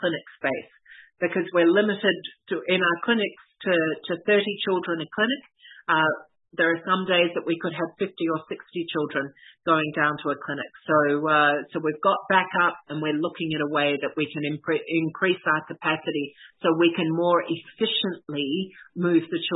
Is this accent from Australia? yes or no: yes; Australia; we have a charity set up in Australia, which is my home country.